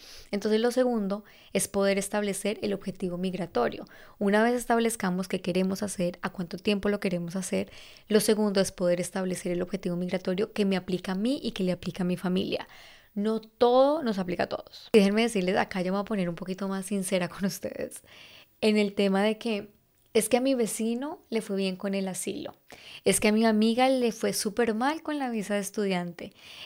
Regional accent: Colombia; yo soy de Colombia y en Colombia usamos charlamos como una forma de referirnos a una discusión

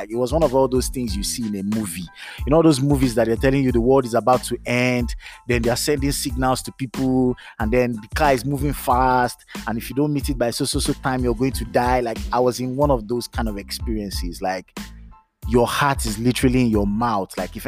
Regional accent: Lagos, Nigeria; that was like childhood growing up in Lagos. At some point, they started allowing me go out. And I grew up in a Jehovah's Witness family, right?

